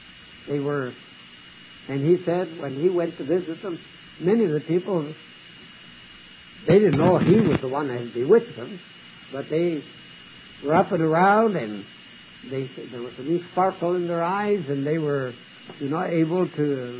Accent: Canada; born there; And I'm not an American citizen. I was born in Canada and never changed my citizenship because my Canadian passport opens doors everywhere.

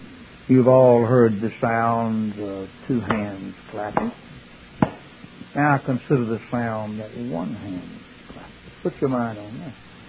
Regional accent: Alabama, United States; I was raised in Alabama, and we didn't celebrate Abraham Lincoln's birthday.

